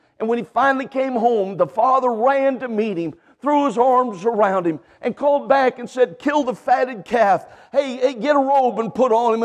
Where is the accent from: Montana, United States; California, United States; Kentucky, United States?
California, United States; I grew up a preacher's kid. My dad was a Baptist preacher. I grew up in California.